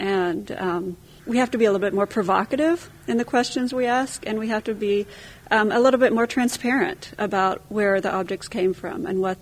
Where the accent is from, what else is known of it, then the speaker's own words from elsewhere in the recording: Seattle, Washington, United States; I had several people, strangers, approach me when they heard I was from Seattle.